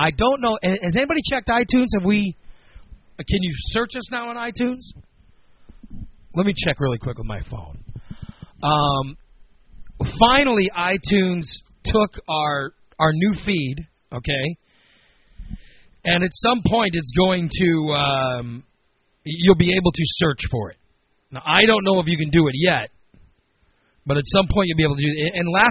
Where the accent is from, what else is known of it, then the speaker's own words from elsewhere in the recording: Chicago, Illinois, United States; born there; I was born in Chicago, Illinois. Where the hell am I going to get a Cockney accent?